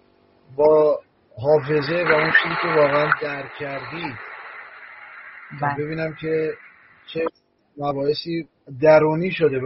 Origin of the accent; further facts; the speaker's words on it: Gilan, Iran; من اصلا گیلانی هستم، شمالی هستم.